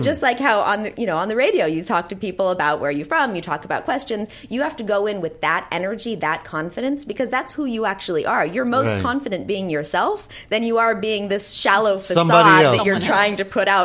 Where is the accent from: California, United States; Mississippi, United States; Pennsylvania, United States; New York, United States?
California, United States; Santa Monica; I'm from Santa Monica. I was born at St. John's Hospital. I'm as LA as it gets.